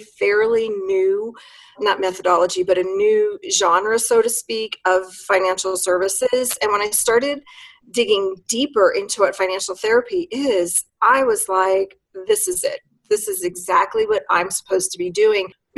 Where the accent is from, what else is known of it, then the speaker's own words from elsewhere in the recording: New York, United States; moved away as an adult; also born or lived in Midwest; now in Colorado, United States; So it was in 2014 when we had moved to Colorado. I'm originally from New York. And so we had moved to Colorado. We'd been living in the Midwest for many, many years.